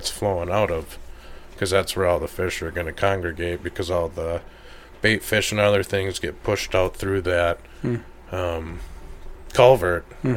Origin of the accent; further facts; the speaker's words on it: Minnesota, United States; I'm from Minnesota, so I don't get to see this kind of stuff